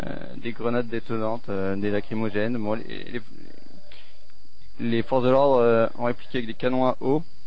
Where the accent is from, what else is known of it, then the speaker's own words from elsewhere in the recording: Paris, Île-de-France, France; Moi, je suis parisien … Je suis parisien.